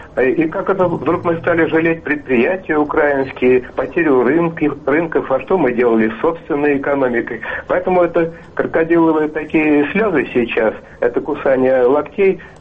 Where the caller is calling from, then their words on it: Moscow, Russia; я из Москвы.